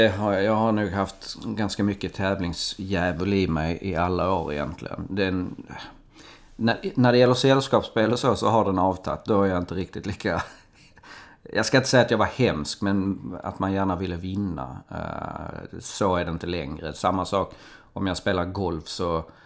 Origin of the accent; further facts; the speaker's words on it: Skåne, Sweden; jag är faktiskt född och uppväxt på Borups gård som ligger lite ganska nära mellan Jägersro och Sturup kan man säga. Men sedan bodde vi Almgården som ligger ganska nära Jägersro och Jägersro villastad. Så att väldigt nära Jägersro kan man säga att jag är uppväxt.